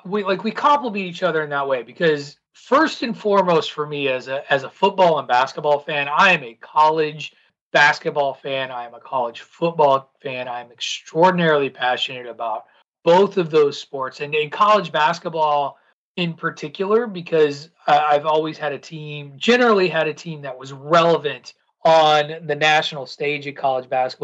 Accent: Illinois, United States; I grew up around the University of Illinois. That was what I was raised on.

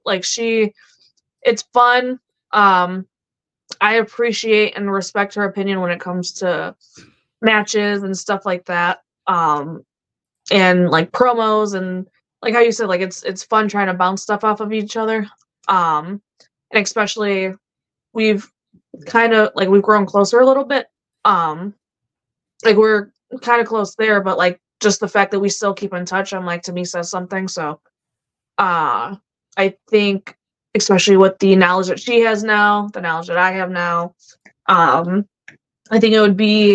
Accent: Chicago, Illinois, United States; accent: messed up; I could blame my Bostonian stepfather and my Macedonian grandfather. And then I'm from Chicago, so I'm all jacked up.

